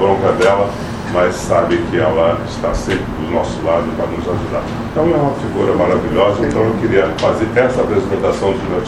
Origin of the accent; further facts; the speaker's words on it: Santa Cruz, Rio de Janeiro, Brazil; Eu sou lá de Santa Cruz, para quem não sabe aí, eu comecei, sou filho de Santa Cruz, Santa Cruzense.